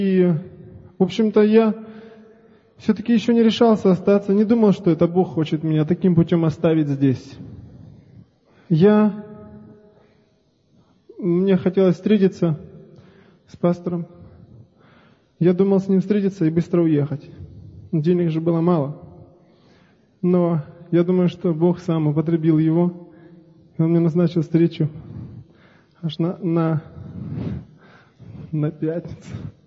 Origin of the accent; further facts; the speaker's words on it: Berdyansk, Zaporizhzhia Oblast, Ukraine; Я из Запорожской области, это город Бердянск.